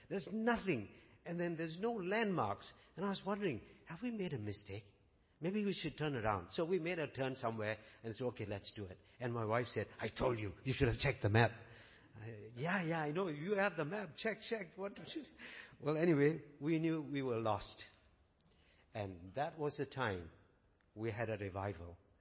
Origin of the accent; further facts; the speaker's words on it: Singapore; I come from Singapore, a small, tiny place.